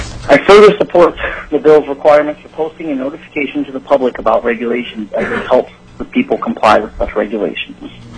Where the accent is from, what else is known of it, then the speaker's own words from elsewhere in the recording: Fairbanks, Alaska, United States; from Fairbanks, and it's real short and sweet.